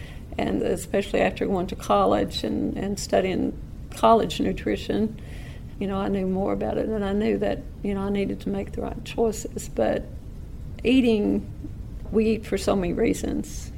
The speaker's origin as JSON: {"language": "English", "region": "Kentucky", "country": "United States", "tie": "born there", "said": "my parents are originally from Perry County, from Hazard, and I was born in Powell County, Kentucky."}